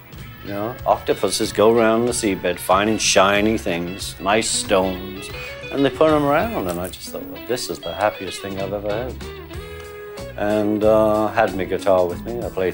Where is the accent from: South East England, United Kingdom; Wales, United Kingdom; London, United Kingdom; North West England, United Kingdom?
North West England, United Kingdom; Liverpool; And we're from Liverpool, we said, well, what's that? That's just squid. I said, well, we don't eat squid